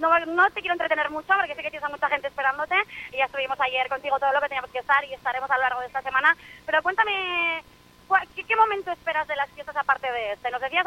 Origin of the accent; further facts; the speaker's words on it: Falces, Navarre, Spain; ya yo soy de Falces